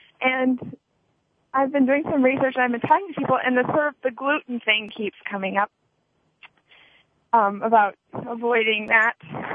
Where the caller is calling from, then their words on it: Virginia, United States; Virginia.